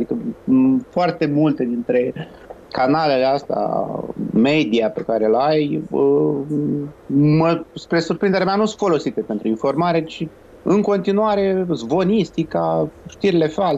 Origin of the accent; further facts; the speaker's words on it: Doroșcani, Iași County, Romania; în sat la mine, unde am crescut, în Doroșcan, de exemplu, undeva lângă Iași